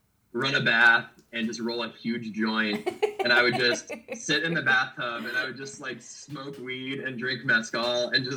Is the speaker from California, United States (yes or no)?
yes; Napa, California, United States; And I remember we passed through Napa, which is my hometown